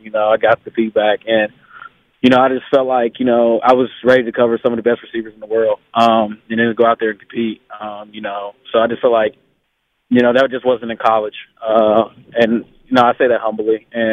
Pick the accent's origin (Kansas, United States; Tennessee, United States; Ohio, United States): Ohio, United States; Cincinnati; because I'm from Cincinnati, the hometown team, so the Bengals.